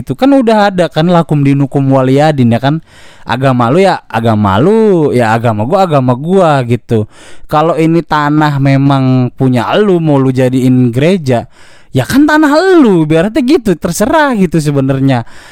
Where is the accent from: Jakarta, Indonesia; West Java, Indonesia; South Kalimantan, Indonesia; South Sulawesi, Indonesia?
Jakarta, Indonesia; gue bukan orang situ, gue orang Jakarta